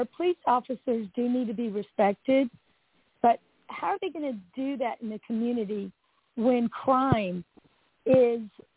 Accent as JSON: {"language": "English", "town": "San Antonio", "region": "Texas", "country": "United States", "tie": "born or raised there", "also_born_or_lived": "Austin / Houston", "lives_now": "Fort Worth, United States", "said": "I was born and raised in San Antonio, lived in Austin, lived in Houston, now in Fort Worth"}